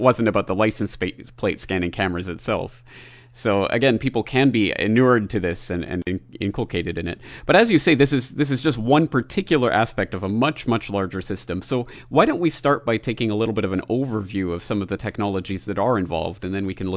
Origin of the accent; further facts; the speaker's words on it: Calgary, Alberta, Canada; Even just from my hometown of Calgary, Canada, I recently had a news story pop up.